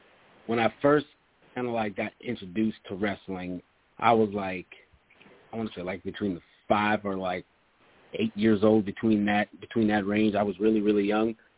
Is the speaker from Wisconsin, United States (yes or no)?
no; Maryland, United States; There's a show, in Leonardtown, Maryland, because I'm born and raised in Maryland. I kind of have Philadelphia in my family too.